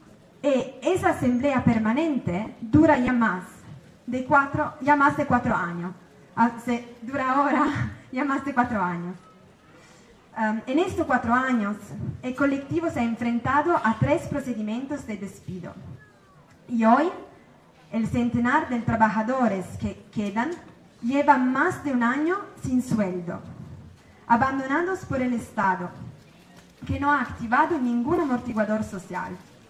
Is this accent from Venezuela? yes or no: no; Italy; Spanish is a second language; venimos de Italia.